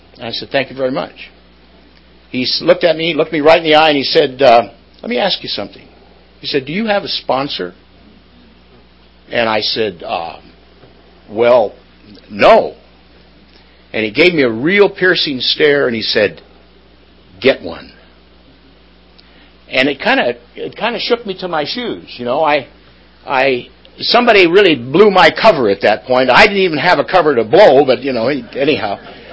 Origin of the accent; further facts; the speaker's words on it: Aptos, California, United States; I'm happy to see there's a few people from Santa Cruz here. I'm from Aptos.